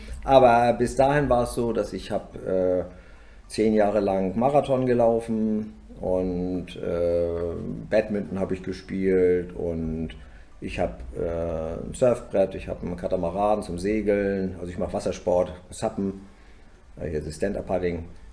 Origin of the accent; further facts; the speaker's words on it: Kiel, Schleswig-Holstein, Germany; Ich bin ja noch in der Zeit aufgewachsen, ich bin in Kiel geboren und bin da aufgewachsen.